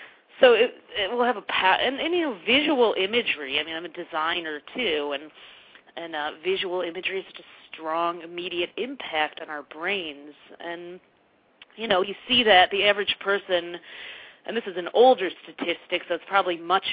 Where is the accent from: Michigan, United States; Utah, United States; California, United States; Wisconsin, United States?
Michigan, United States; Detroit; Well, you know, I grew up in Detroit, and I grew up in a very multicultural neighborhood, but I was one of a few Jewish people in my school, and I was one of the only Israeli kids.